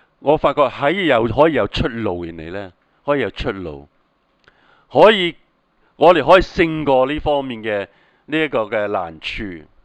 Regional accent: China; 我们中国人呢是有敬老的文化

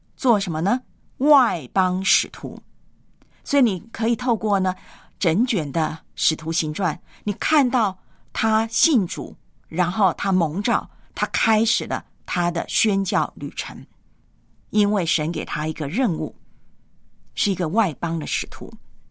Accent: Taiwan; 自己呢是土生土长的台湾人，我从小呢对中国的认识呢是在我的历史课本以及地理课本上面，我从未踏足中国。对我来讲呢，中国，我是中国人，但是很奇怪的，我从来没有到中国。

